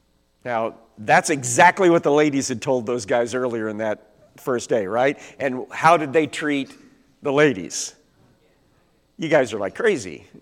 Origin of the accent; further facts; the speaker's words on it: Missouri, United States; I'm from Missouri, as you know.